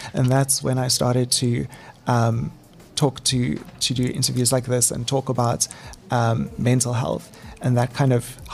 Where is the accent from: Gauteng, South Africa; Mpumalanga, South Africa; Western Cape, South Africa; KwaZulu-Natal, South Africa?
Western Cape, South Africa; Melkbosstrand; I grew up in Melkbosstrand. It's a small village on the west coast. So everyone kind of knew everyone because it was so small. And it was a very safe place to grow up, but very quiet.